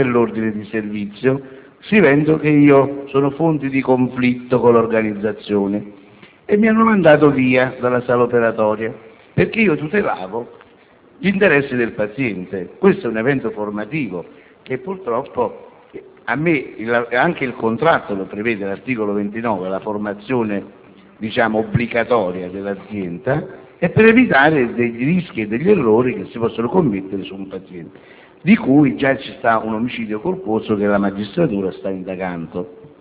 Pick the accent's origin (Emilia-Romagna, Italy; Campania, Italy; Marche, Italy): Campania, Italy; vengo dalla provincia di Caserta.